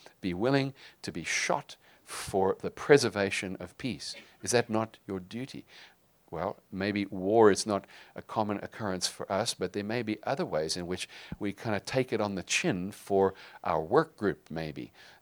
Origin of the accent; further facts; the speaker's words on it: South Africa; We grew up in South Africa